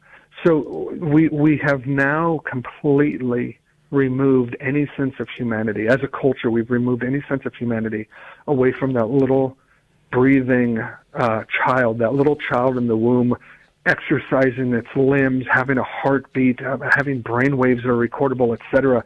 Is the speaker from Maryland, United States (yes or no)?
no; Virginia, United States; I think, unfortunately, and in my home state of Virginia, we see this coming November a ballot initiative to make abortion a constitutionally protected act here in the Commonwealth.